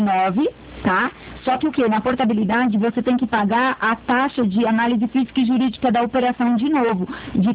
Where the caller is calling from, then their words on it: Curitiba, Paraná, Brazil; eu sou daqui de Curitiba.